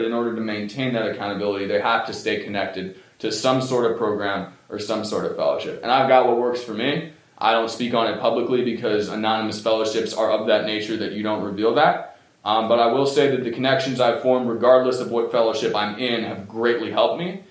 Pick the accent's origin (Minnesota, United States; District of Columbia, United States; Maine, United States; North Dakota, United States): District of Columbia, United States; Washington; And I'm from Washington, D.C., if you can't tell from my accent. I ain't a native Vermonter, but I've been coming up here since I was a little kid.